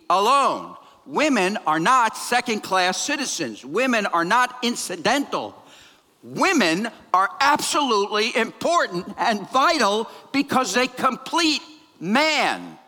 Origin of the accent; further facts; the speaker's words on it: East Coast, United States; moved away; I come from the East Coast. A lot of Mediterranean people. I'm Italian. A lot of Mediterranean people. I have been here now for almost 30 years.